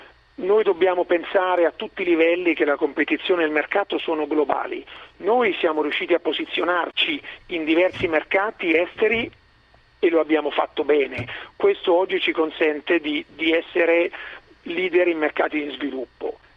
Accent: Fabriano, Marche, Italy; io sono di Fabriano, io sono marchigiano, passo certamente molta parte del mio tempo viaggiando in giro per il mondo, però torno sempre a Fabriano e continuo a passare il tempo nelle Marche, sia per lavoro sia con la mia famiglia.

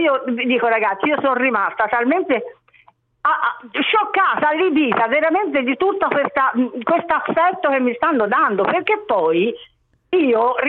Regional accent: Florence, Tuscany, Italy; perché sono fiorentina

